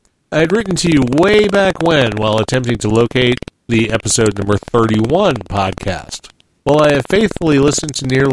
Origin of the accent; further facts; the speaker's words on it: Illinois, United States; And you are correct to assume that I am an American. My home state is Illinois